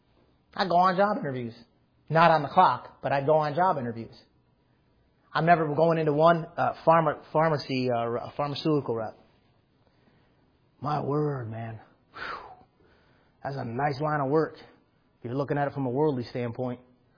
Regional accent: United States; I'm an American through and through. Born in America. So far, I've lived in America. Pretty sure I'm going to someday die in America.

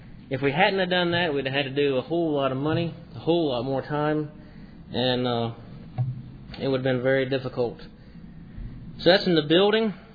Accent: Burlington, North Carolina, United States; I'm from Burlington, North Carolina.

